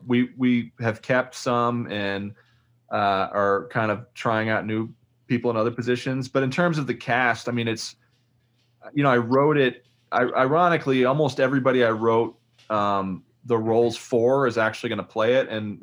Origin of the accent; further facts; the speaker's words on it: Oklahoma, United States; I'm from Oklahoma where, you know, one of our main exports is lot lizards.